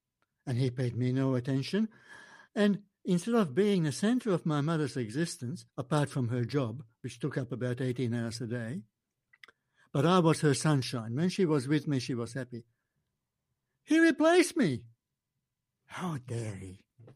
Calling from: Australia; I must just say, it's not that I'm joining you from Australia, but you're joining me from Los Angeles.

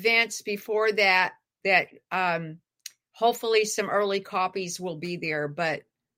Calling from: Texas, United States; A suburb in Dallas-Fort Worth, up in North Texas.

